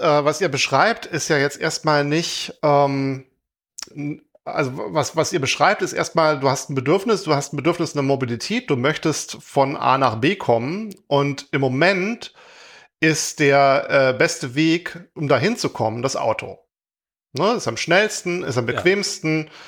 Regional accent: Heilbronn, Baden-Württemberg, Germany; Ich komme aus Heilbronn ursprünglich, nicht so weit weg von wo der Wolfgang heute wohnt.

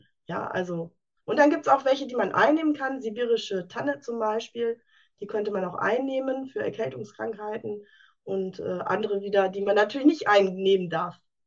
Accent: North Rhine-Westphalia, Germany; Ich komme aus dem schönen Münsterland.

